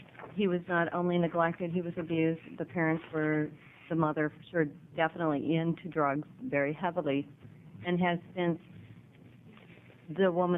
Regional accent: Astoria, Oregon, United States; from Astoria

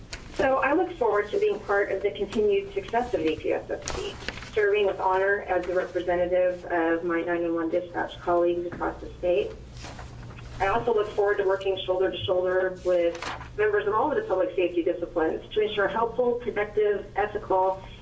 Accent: Salem, Oregon, United States; I'm a native Oregonian, and I was born and raised in Salem.

